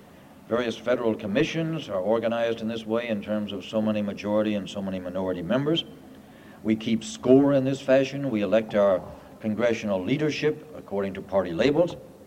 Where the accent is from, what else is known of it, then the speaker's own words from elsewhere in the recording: the South, United States; And I, as a Southerner, am very well pleased with it.